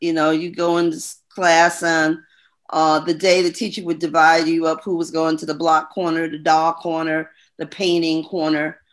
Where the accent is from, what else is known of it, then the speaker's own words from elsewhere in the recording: New York City, New York, United States; My roots, my homeland happens to be the Bronx, New York, New York City. I'm a New Yorker. I still identify with being a Bronx girl, a homie. We started out in the South Bronx, my mother, my father, and I.